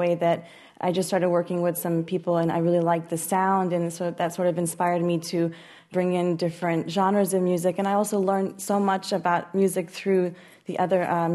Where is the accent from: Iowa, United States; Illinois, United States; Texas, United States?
Texas, United States; moved away; a melody that I learned going to my temple growing up in Texas. I left Texas a number of years ago